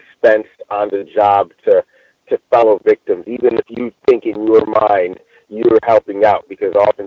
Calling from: Los Angeles, California, United States; I'm calling from Los Angeles. Yeah, I'm in Los Angeles at the moment.

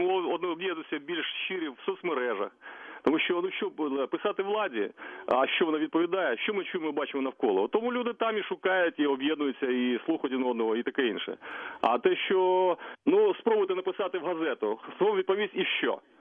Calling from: Kyiv, Ukraine

